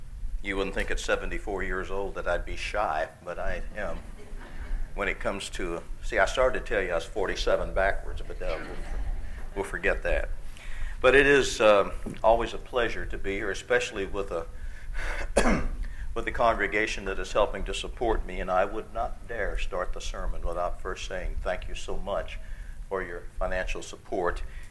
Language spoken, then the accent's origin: English; St. Louis, Missouri, United States; now in Branson, United States; I'm a city slicker. I'm from St. Louis originally, though I've lived in Branson 26 years exactly.